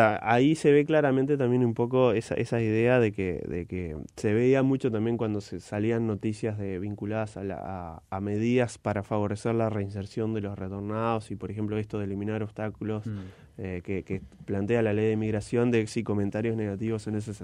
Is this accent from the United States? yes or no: no; Uruguay